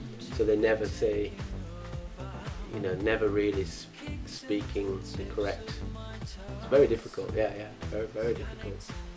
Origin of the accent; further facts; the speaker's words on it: Huddersfield, Yorkshire and the Humber, United Kingdom; So I come from Huddersfield, so it would be Huddersfield.